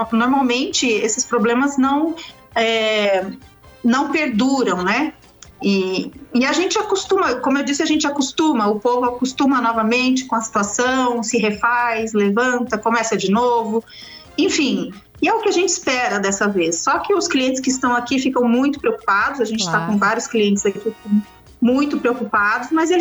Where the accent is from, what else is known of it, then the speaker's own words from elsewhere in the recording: Brazil; now in Turkey; eu sendo brasileira, então a gente não desiste nunca, né? A gente fica aqui e aprende com os turcos a superar, né?